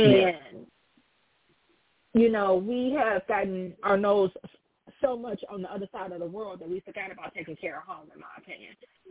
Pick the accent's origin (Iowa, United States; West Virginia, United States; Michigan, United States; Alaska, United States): Michigan, United States; Detroit; I grew up in Detroit. I was not born here, but I grew up here.